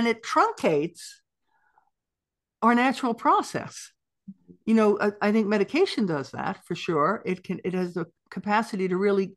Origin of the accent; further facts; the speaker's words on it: New York, United States; And, you know, I grew up in New York, and walking down the Manhattan, you know, you have to move like this, get around.